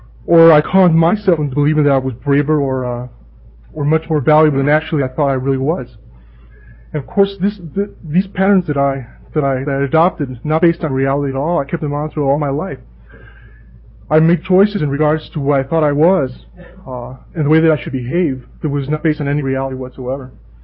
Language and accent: English; Guatemala; I grew up in Central America, in Guatemala.